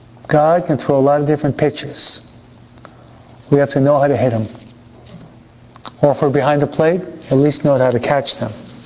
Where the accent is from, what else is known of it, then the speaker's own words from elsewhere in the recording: New York, United States; now in California, United States; Thinking as a child, end up in California? I'm a New Yorker.